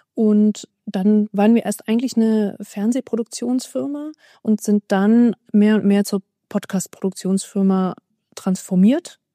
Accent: Bavaria, Germany; moved away as an adult; now in Berlin, Germany; bin ich nach Berlin gezogen, ich bin ja in Bayern aufgewachsen. Dann bin ich nach Berlin gezogen

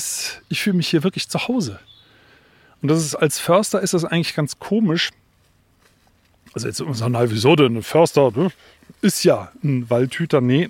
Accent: Sinzig, Rhineland-Palatinate, Germany; ich bin ja in Sinzig aufgewachsen am Rhein. Da gab es so Kiesgruben.

